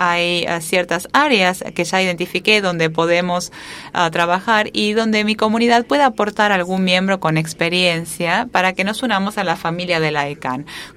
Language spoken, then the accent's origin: Spanish; Canada; vengo de Canadá